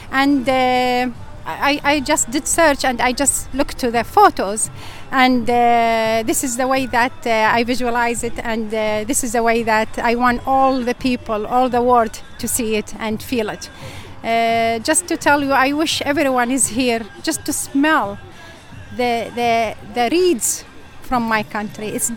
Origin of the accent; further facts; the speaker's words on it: Iraq; Plus, I'm Iraqi, so I'm from Iraq.